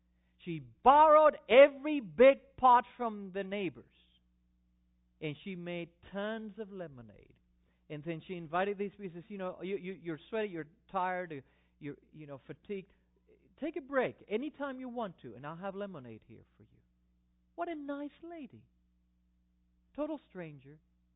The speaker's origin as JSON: {"language": "English", "country": "Argentina", "tie": "born or raised there", "said": "And as a growing up in Argentina, I went to the circus 2 or 3 times"}